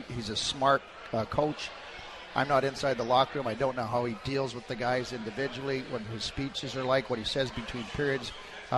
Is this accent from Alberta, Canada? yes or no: yes; Edmonton, Alberta, Canada; I grew up with him in Edmonton.